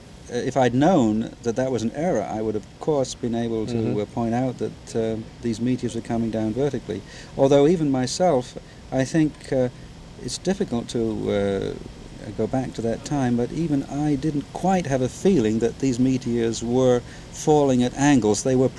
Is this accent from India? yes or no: no; England, United Kingdom; The trouble in growing up in England was you can't study astronomy.